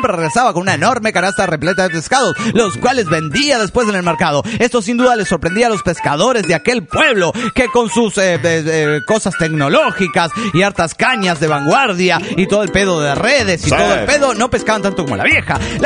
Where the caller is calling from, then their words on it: Los Cabos, Baja California Sur, Mexico; de Los Cabos, Baja California Sur.